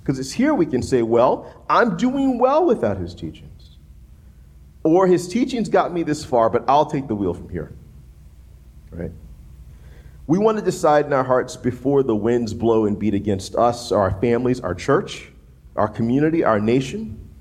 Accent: Gulf South, United States; And that's a lot of years growing up in the Gulf South.

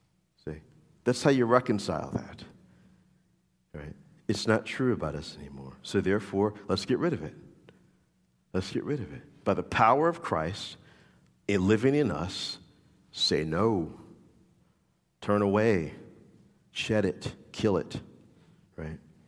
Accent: New Orleans, Louisiana, United States; I'm from New Orleans. What do you want from me, right?

